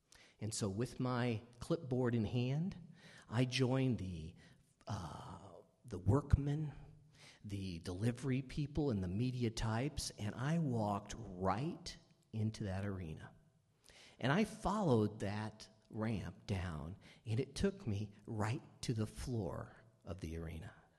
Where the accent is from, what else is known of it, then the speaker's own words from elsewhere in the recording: Kansas City, Missouri, United States; the Republicans held their national convention in Kansas City, Missouri, my hometown.